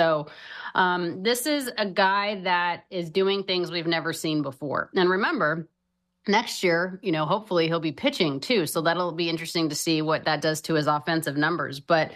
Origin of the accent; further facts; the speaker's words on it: Colorado, United States; I'm from Colorado, so I had to throw that out there.